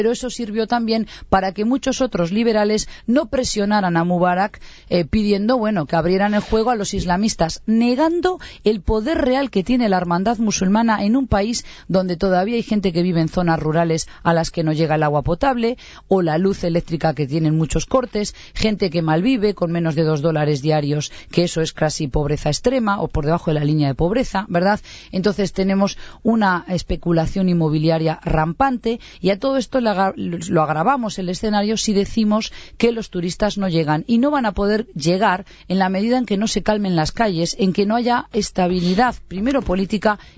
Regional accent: Egypt; moved away as an adult; now in Uruguay; Yo viví y crecí en Egipto, llegué con 19 años y pasé muchos años allí, de hecho, hasta que me casé y vine al Uruguay, residí en Egipto.

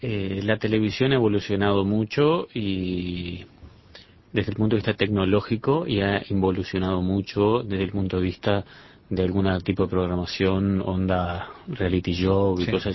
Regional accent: Carmelo, Colonia, Uruguay; born there; mi familia, somos nacidos en Carmelo.

